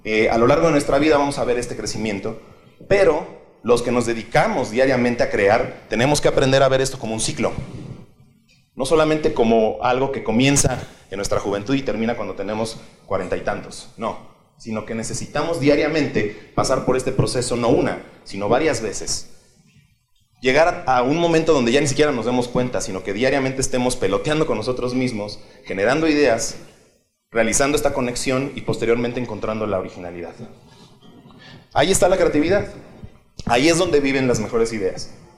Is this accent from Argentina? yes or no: no; Mexico; lo que comúnmente se ha construido allá afuera de lo que somos los mexicanos